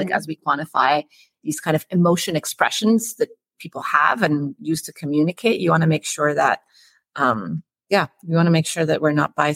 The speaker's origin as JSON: {"language": "English", "country": "Egypt", "said": "I'm originally from Egypt."}